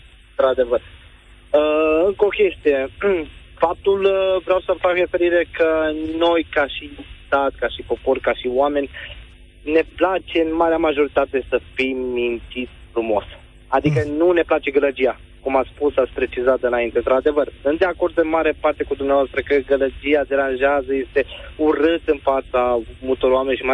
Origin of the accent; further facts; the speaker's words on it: Timișoara, Timiș County, Romania; Sunt din Timișoara, în primul rând.